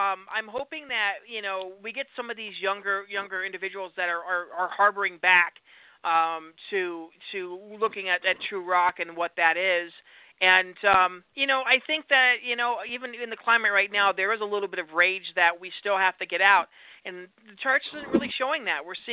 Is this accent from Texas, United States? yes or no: no; Montana, United States; I mean, I'm originally from Montana. I listen to rock stations up in Montana